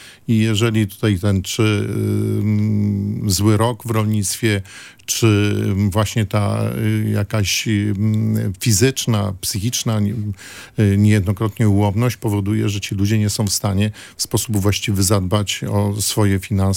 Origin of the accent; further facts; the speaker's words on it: Gdańsk, Pomeranian Voivodeship, Poland; czy ja pamiętam jak dorastałem, czy w Brzeźnie, czy na Przymorzu, gdzie wszyscy się fantastycznie znaliśmy